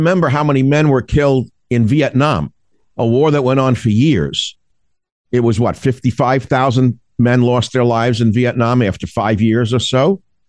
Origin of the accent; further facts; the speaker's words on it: United States; I'm an American who studied war.